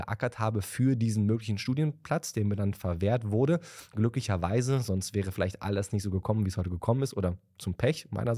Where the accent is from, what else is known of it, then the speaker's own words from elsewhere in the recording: Wandlitz, Brandenburg, Germany; also born or lived in Berlin; ich komme aus Wandlitz, beziehungsweise ich bin ja gebürtiger Berliner und bin in meiner Jugend rausgezogen nach Wandlitz